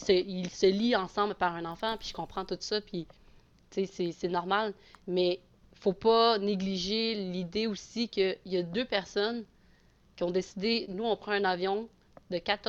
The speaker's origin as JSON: {"language": "French", "region": "Quebec", "country": "Canada", "also_born_or_lived": "China", "said": "je suis du québécois, je suis chinois"}